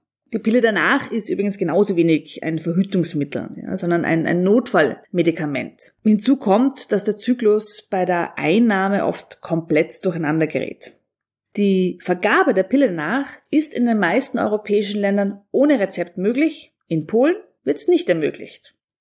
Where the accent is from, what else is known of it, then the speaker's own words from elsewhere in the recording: Austria; bei uns in Österreich